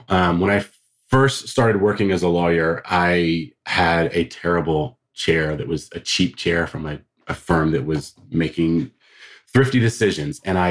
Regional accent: Georgia, United States; So I grew up in the South. My accent sometimes betrays me, but I grew up in South Georgia.

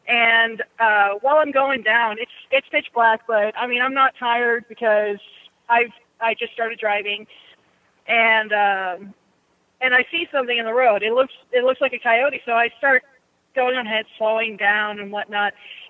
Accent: California, United States; I'm actually truck driving in Oregon right now. I'm originally from California.

